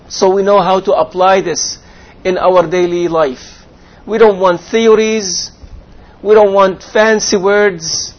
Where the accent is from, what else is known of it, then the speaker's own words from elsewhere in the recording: Beirut, Beirut Governorate, Lebanon; moved away as an adult; now in Canada; And I stayed in Lebanon for 7 years. Tried to witness to my family, different things, faced a lot of difficulties. But I left Lebanon in 96, October 96.